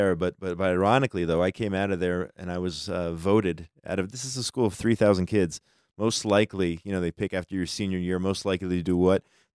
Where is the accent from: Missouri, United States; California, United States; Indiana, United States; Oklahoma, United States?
Indiana, United States; Indianapolis; moved away as an adult; So I grew up in Indy, and then I came to Israel for my year abroad.